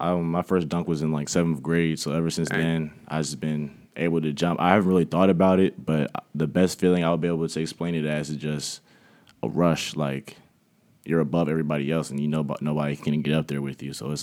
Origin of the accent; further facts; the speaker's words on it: Laurel, Maryland, United States; Well, I was born and raised in Laurel, Maryland, in PG County.